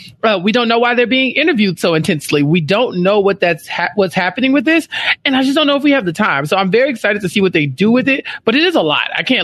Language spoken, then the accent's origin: English; Texas, United States; I'm from Texas. We don't do that here.